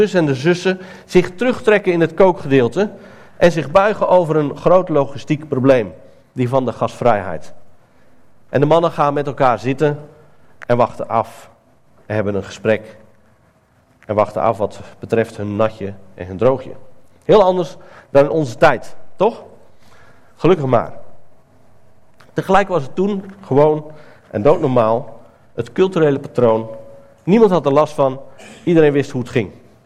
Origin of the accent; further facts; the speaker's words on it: Zeeland, Netherlands; ik kom zelf uit Zeeland.